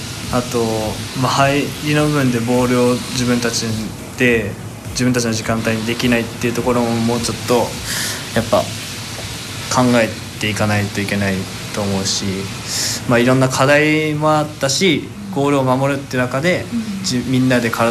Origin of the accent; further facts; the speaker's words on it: Fukuoka, Japan; 自分も福岡出身なので、まあちょっとアビスパのスクールにも入ってたことがあったんで